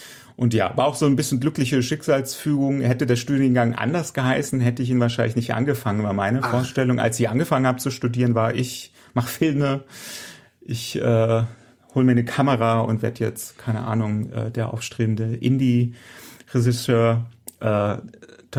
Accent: Hildesheim, Lower Saxony, Germany; Na, ich komme aus Hildesheim

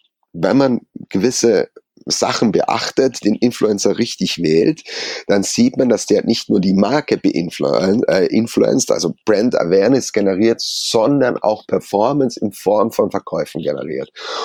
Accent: Munich, Bavaria, Germany

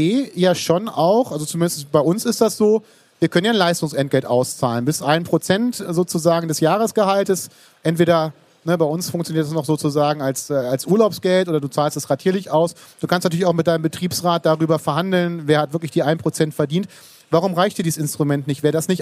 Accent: Lower Saxony, Germany; ich muss ja als Niedersachse und Nordrhein-Westfalen mal gucken, wo liegt Aschaffenburg.

